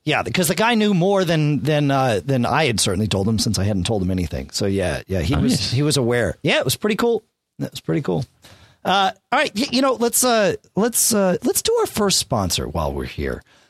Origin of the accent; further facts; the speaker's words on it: Fairfield, Connecticut, United States; Here in Durham, New Hampshire … from Fairfield, Connecticut.